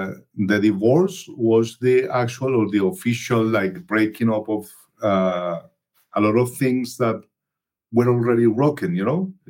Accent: Colombia; English is a second language; Okay. Well, I'm from Colombia. I'm 43 years old.

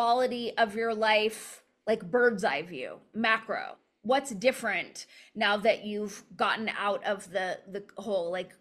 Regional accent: Los Angeles, California, United States; I grew up in Los Angeles. So I think if you grew up in Los Angeles, I'll just speak for myself.

